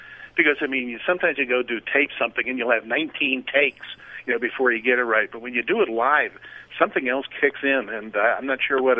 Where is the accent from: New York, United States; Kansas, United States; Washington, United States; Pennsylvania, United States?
New York, United States; Floral Park; also born or lived in Brooklyn; Well, I was born in Brooklyn, but we moved out to Long Island, which is not that big a jump, but Nassau County, a little town called Floral Park.